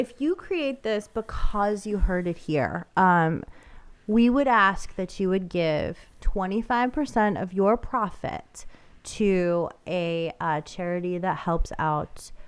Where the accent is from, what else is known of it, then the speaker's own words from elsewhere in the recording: New Jersey, United States; I am from New Jersey, Cliff.